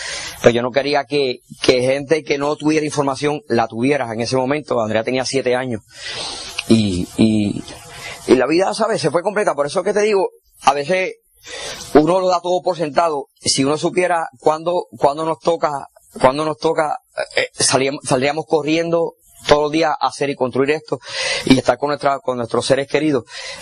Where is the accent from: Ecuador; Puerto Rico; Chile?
Puerto Rico; also born or lived in New York; yo nací por accidente en New York, porque mi papá fueron en los 60 a buscar el sueño americano, que nunca lo encontraron. Entonces, regresamos a Puerto Rico, yo tenía 4 años.